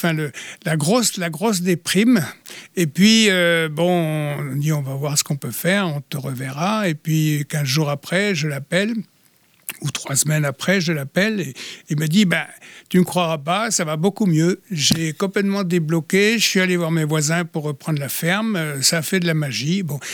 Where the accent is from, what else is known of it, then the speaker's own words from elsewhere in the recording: Brittany, France; Moi, je ne vais pas aller dans le Cap parce que je suis du Nord Finistère